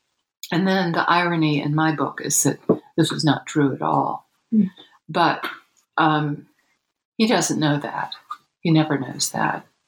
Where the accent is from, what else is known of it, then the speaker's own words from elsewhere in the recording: the South, United States; I came to this passion because of growing up in the South and experiencing racial discrimination on such a huge scale of African Americans being badly treated.